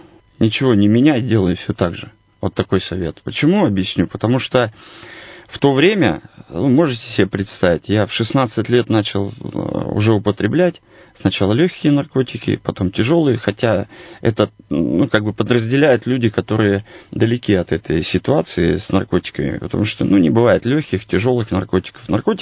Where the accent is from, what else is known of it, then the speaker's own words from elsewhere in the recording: Kemerovo, Kemerovo Oblast, Russia; now in Irkutsk, Russia; Вообще я из Кемеровской области, сам я из города Кемерово.